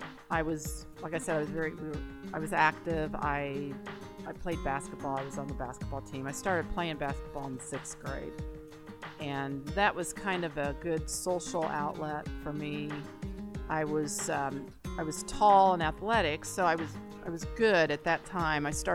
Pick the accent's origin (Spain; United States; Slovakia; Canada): United States; Beech Grove, Indiana; I am Joseph's maternal grandmother. I grew up in Beech Grove, Indiana, in the 70s. Well, in the 60s. I was born in 1961. Okay, growing up in Beech Grove, as probably pretty well known, it was very white, not diverse at all.